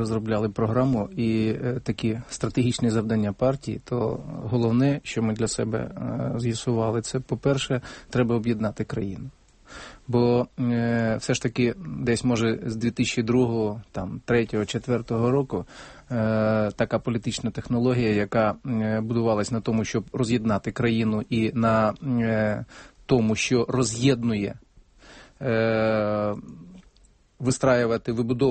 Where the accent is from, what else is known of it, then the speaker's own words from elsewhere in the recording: Crimea, Ukraine; first language Mordvin; Ukrainian is a second language; Я в Криму навчався в школі і вивчав українську мову.